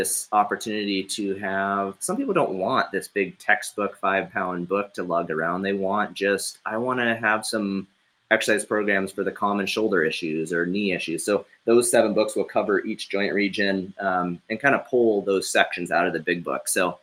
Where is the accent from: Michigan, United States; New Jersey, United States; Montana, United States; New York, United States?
Montana, United States; I grew up in Montana, so it's funny.